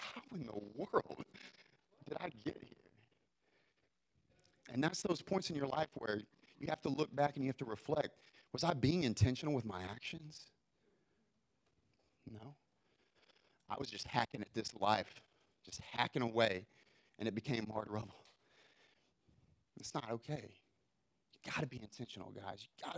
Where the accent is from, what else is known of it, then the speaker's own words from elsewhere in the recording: Houston, Texas, United States; Houston's dealing with it again, my hometown. I have so many friends that are seeing the ramifications of the path of least resistance.